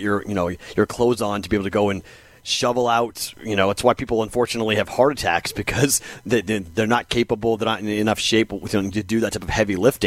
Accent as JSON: {"language": "English", "town": "Boston", "region": "Massachusetts", "country": "United States", "tie": "born or raised there", "said": "When I grew up, it was funny because I'm from Boston. So when I grew up, if you had a Jeep, normally you were a beach person."}